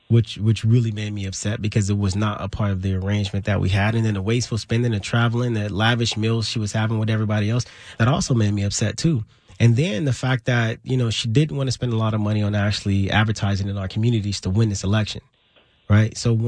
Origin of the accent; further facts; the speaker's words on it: South Central, California, United States; one thing that people weren't counting on is the fact that I'm from South Central.